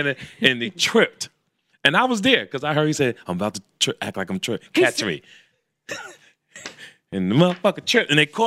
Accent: Jersey City, New Jersey, United States; I'm from Jersey City.

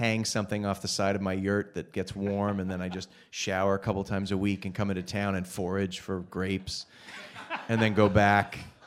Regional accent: Boston, Massachusetts, United States; that's what's so insane about growing up in Massachusetts is it's like a genetic thing. And so I realized that Boston is sort of a magical place that I came from

